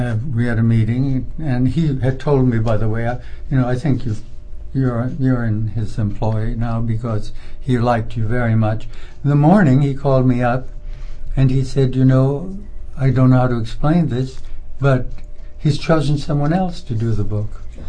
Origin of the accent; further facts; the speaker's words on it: Amana, Iowa, United States; I'm from the Amana colonies, which everyone in Fairfield, I think, knows. It's only about an hour from here. But it was an idyllic, rural, small town, spiritual community, and still is, only now it's not so much communal.